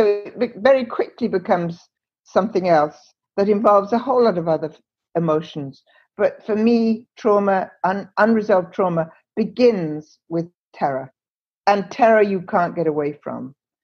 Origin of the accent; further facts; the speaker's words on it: Canada; But I'm in the very, very lucky position as a Canadian psychiatrist